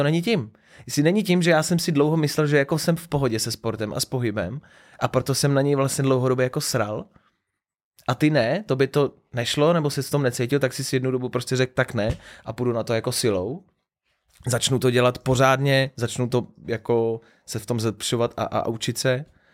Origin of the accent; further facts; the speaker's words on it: Plzeň, Plzeň Region, Czechia; Ne, já jsem z Plzně.